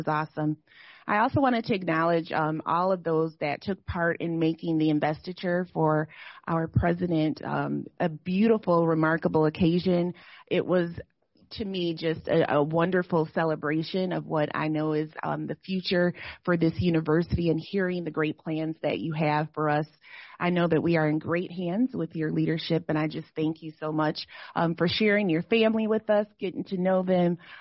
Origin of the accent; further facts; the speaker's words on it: Muskegon, Michigan, United States; I especially was thrilled when our tour came to Muskegon, and I actually got to host a rece